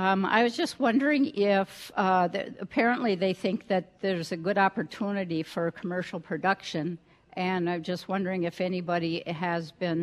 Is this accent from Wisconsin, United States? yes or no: yes; Superior, Wisconsin, United States; from Superior.